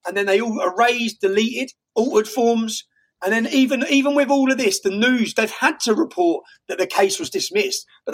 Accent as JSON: {"language": "English", "town": "Luton", "region": "East of England", "country": "United Kingdom", "said": "We're from the same place. We're from the same estate. So, which is mad, isn't it? We're both from Luton."}